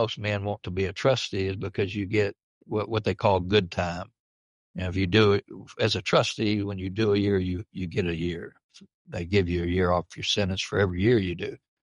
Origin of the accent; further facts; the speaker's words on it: Brazoria, Texas, United States; this prison that I was at was right there in my hometown in Brazoria, Texas.